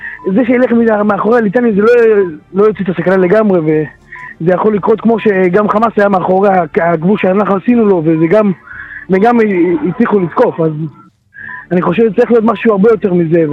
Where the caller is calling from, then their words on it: Ashdod, Southern District, Israel; אני מאשדוד.